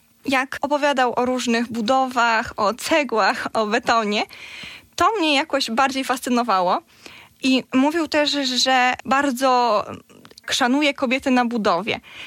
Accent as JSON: {"language": "Polish", "town": "Goniądz", "region": "Podlaskie Voivodeship", "country": "Poland", "said": "w liceum przyszłam tutaj do Białegostoku, bo nie jestem stąd, pochodzę z małej miejscowości Goniąc, tutaj niedaleko."}